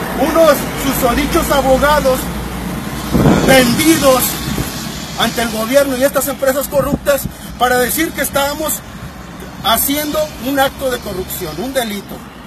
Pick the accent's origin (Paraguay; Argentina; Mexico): Mexico; Jalisco; vengo del estado de Jalisco.